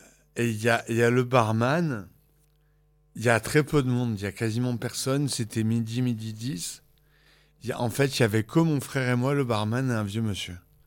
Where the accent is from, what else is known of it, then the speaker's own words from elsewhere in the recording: France; accent: French; en anglais, j'ai un accent français qui reste relativement fort